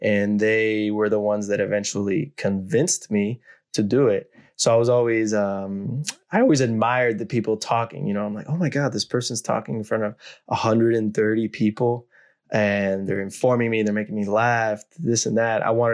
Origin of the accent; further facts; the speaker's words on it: Guatemala; also born or lived in Costa Rica / Mexico / United States; I was born in Costa Rica, raised in Guatemala, Mexico, went to the United States.